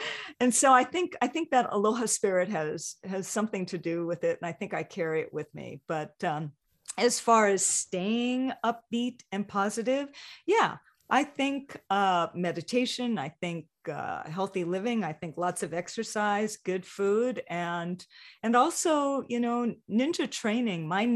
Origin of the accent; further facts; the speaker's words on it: Hawaii, United States; There's something magical about growing up in Hawaii. Being chill is sort of a thing.